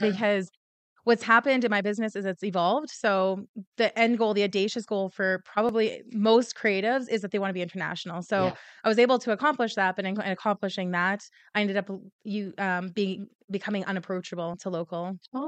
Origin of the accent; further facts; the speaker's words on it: Saskatchewan, Canada; I'm from Saskatchewan, a really small farm community in Saskatchewan, and yeah. As soon as I graduated, I went right to Toronto.